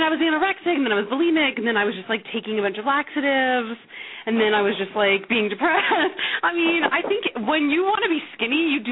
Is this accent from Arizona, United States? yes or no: yes; Arizona, United States; also born or lived in Germany; I'm from Arizona. I went to UCLA. I studied in France for a little while, and then I lived in Germany after college